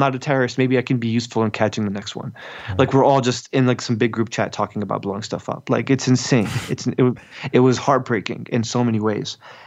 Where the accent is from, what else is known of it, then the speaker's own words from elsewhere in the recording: United States; Like, I'm as American as they get, man.